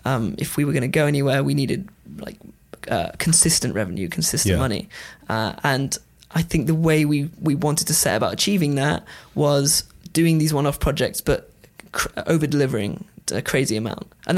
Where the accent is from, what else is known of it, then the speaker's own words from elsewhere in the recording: Manchester, North West England, United Kingdom; because I grew up in Manchester. My family home was there.